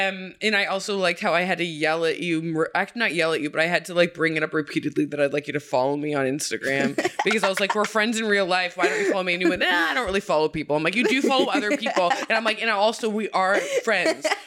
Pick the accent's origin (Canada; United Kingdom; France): Canada; now in United States; this is huge for me as a Canadian who's always been so scared of anything that's not like a perfectly pleasant conversation.